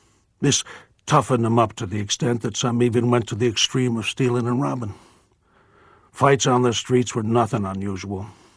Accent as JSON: {"language": "English", "town": "Newark", "region": "New Jersey", "country": "United States", "tie": "born there", "said": "I was born in Newark in 1898. The Third Ward at that time was a Jewish and Polish neighborhood. We lived in three rooms, a family of four."}